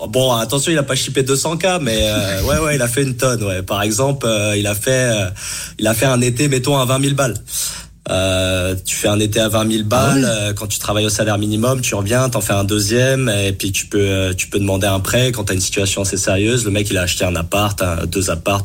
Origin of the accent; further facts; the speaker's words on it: Guadeloupe; also born or lived in Canada; now in Australia; Moi je suis de Guadeloupe à la base, donc déjà c'était un peu envie d'ailleurs.